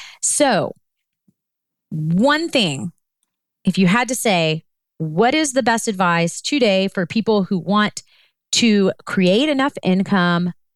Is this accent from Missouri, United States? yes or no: no; Pasadena, Texas, United States; but I'm from Pasadena, and you know, the Pasadena rodeo is like a big deal also. I'm like, I am literally from Urban Cowboy.